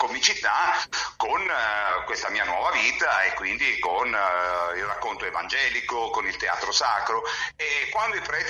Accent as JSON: {"language": "Italian", "region": "Southern Italy", "country": "Italy", "said": "che io, che sono terrone, ma sono terrone, mi fanno paura"}